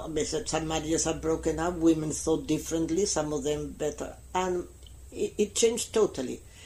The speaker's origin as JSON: {"language": "English", "country": "Gibraltar", "said": "I really feel very proud of being British, you know, and also very proud of being Gibraltarian."}